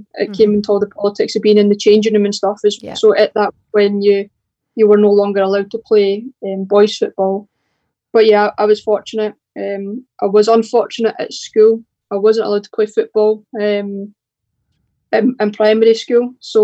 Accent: Arbroath, Scotland, United Kingdom; moved away as an adult; So, well, I'm originally from Arbroath, so I'm not actually from Glasgow. I grew up in Arbroath before moving down for university at the age of 18.

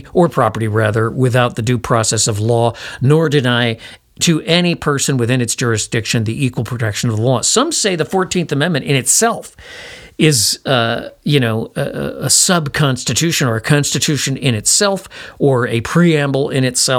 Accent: Chicago, Illinois, United States; I grew up in Chicago watching the Nazis march through Jewish neighborhoods in Chicago.

